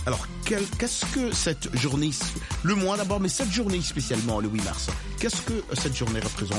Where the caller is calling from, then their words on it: Pointe-Noire, Republic of the Congo; VO Afrique est devenue la radio la plus écoutée que même RFI ici chez nous à Pointe-Noire.